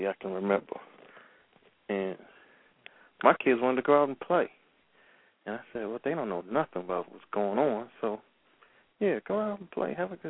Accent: Suitland, Maryland, United States; growing up in Suitland, Maryland, I had a friend named Rod.

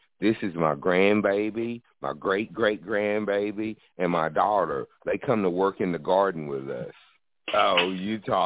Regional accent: Georgia, United States; actually from a little German town in the northeast Georgia mountains, about an hour north of Atlanta. I'm 12 miles from North Carolina, 30 minutes from Tennessee, and 30 minutes from South Carolina.

